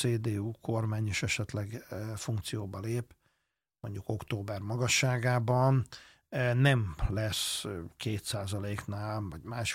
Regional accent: Hungary; ha én meg magyar vagyok

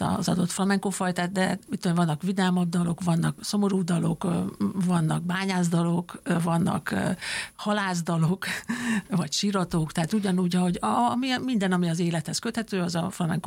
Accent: Veszprém, Veszprém County, Hungary; born there; moved away as an adult; Én Veszprémben születtem, és ott ismerkedtem meg a versenytánccal, ott kezdtem el táncolni. Aztán elkerültem Budapestre így a gimnázium elvégzése után

